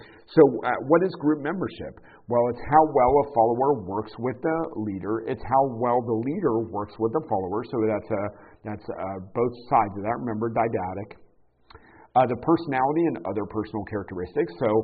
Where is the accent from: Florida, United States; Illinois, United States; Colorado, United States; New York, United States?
Florida, United States; Because I grew up in Florida and I don't want to be frozen.